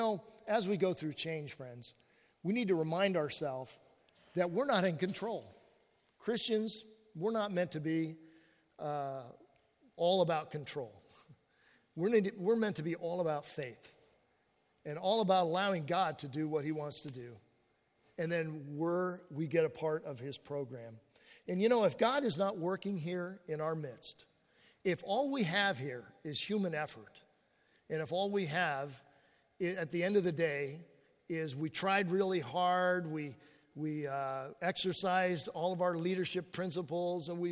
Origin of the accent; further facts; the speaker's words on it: California, United States; because as a Californian, you know, the archway in St. Louis was says Gateway to the West. I live in California.